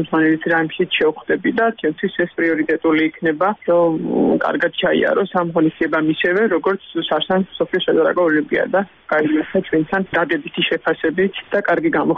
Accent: Batumi, Adjara, Georgia; როგორც სპორტმენი, როგორც ბათუმელი და როგორც ესე ვთქვათ ჩართული სადადრაკო სამყაროში

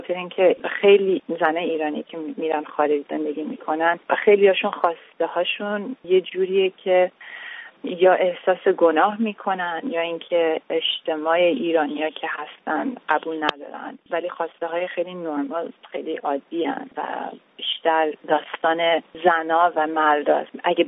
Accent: United States; also born or lived in Iran; از بچگی از ایران اومدیم آمریکا، اینجا بزرگ شدم

